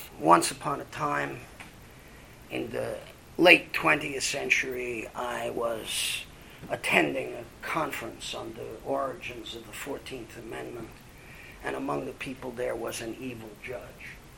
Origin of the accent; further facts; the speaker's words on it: New York, United States; and of which I was, as a Jew from New York, extremely not fond.